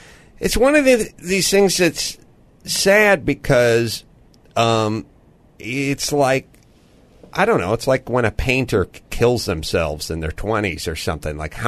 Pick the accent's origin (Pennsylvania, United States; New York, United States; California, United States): California, United States; North Hollywood; Because I'm from North Hollywood.